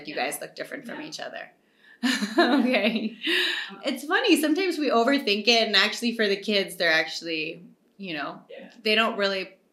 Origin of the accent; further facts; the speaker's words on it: Philippines; Growing up in the Philippines with the adoption culture and the adoption stigma, it's really different from the United States.